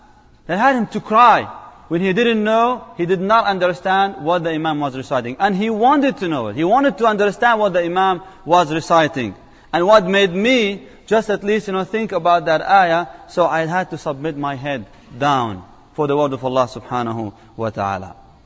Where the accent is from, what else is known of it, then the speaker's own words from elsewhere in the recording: Palestine; first language Arabic; English is a second language; I speak the Arabic language. That's my native language. I'm originally from Palestine, actually.